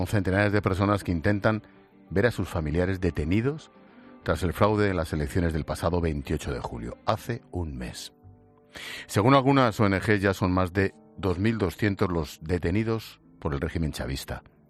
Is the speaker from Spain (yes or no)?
yes; Spain; de como español y compartiendo tantas cosas